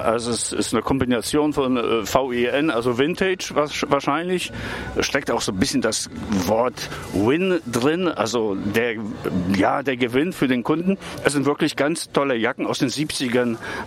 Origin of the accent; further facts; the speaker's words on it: Hanover, Lower Saxony, Germany; Düsseldorf hört sich immer teuer an für mich als Hannoveraner.